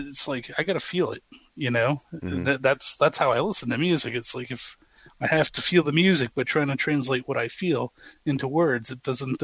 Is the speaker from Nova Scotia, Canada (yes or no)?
no; Windsor, Ontario, Canada; where I grew up at in Windsor, Ontario, Canada